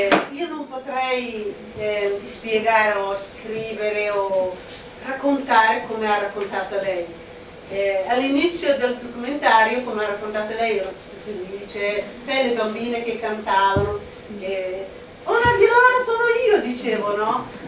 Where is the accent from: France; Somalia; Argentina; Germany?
Somalia; now in Milan, Italy; sono dalla Somalia, sono una piccola sopravvissuta che sopravvive a Milano, una normale migrata